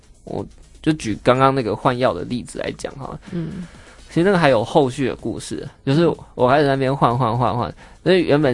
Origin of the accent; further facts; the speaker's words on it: Taichung, Taiwan; 我是台中人